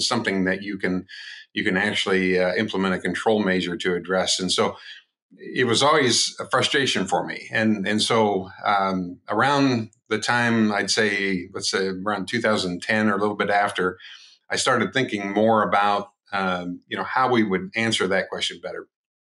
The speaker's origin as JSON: {"language": "English", "region": "Iowa", "country": "United States", "tie": "born or raised there", "said": "I grew up in Iowa. Kind of what I would describe as a hobby farm."}